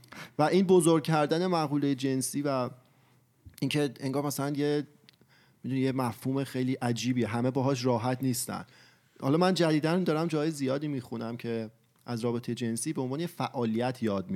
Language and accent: Persian; Iran; چون خودمون فرهنگ ایرانی داریم و تو ایران بزرگ شدیم